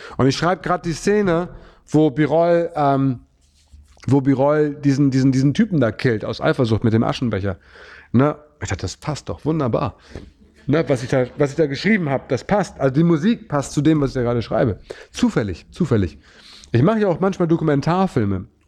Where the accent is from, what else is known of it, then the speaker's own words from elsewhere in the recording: Hamburg, Germany; Hamburg und Lokalpatriotismus und so, ne? Dass diese Stadt halt meine Heimat ist und die Heimat ist, die ich liebe